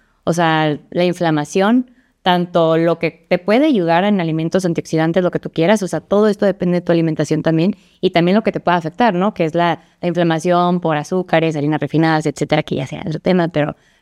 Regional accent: Mexico; como cultura mexicana estamos súper acostumbrados a depender y a necesitar dulces, papitas.

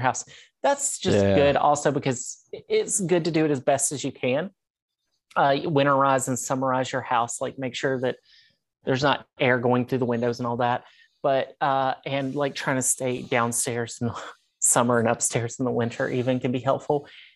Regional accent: Tennessee, United States; And houses, like I'm from Tennessee, it can get cold.

